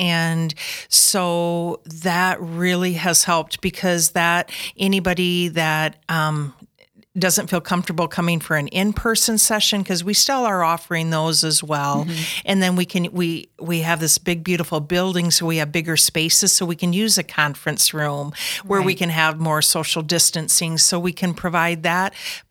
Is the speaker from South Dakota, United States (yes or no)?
yes; Sioux Falls, South Dakota, United States; So I am from Sioux Falls.